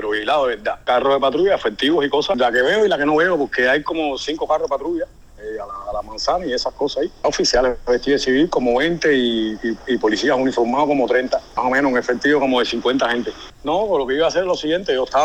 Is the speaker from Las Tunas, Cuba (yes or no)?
no; Havana, Cuba; born there; a mi casa, a mi vivienda, donde yo nací. Y a mi casa en La Habana había, también en Parque Trinidad.